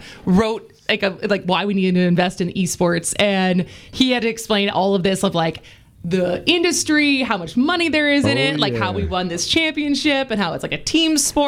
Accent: Madison, Wisconsin, United States; moved away; Because I would say, you know, growing up in Madison, I remember cheering for the Bucks.

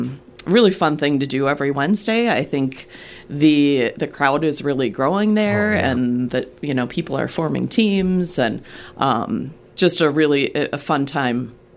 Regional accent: Milwaukee, Wisconsin, United States; I am actually from Milwaukee.

